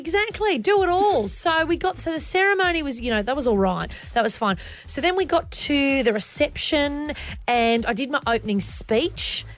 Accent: Dubbo, New South Wales, Australia; I didn't want to say I'm from Dubbo because I didn't want to give him more ammunition than he already had.

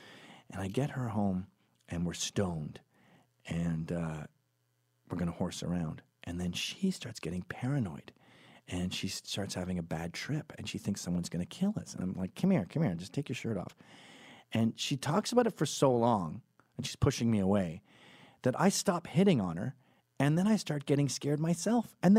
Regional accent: Scotland, United Kingdom; I'm Scottish

